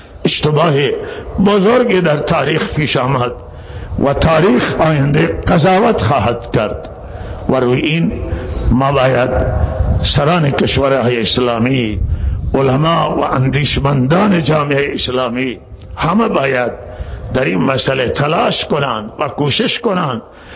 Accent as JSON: {"language": "Persian", "country": "Iran", "said": "همه ما ایرانی هستیم."}